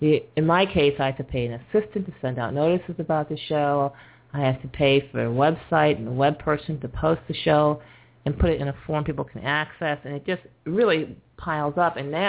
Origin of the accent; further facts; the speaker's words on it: Syracuse, New York, United States; moved away as an adult; And I'm from Syracuse, New York, so I was ready for a little bit of hot.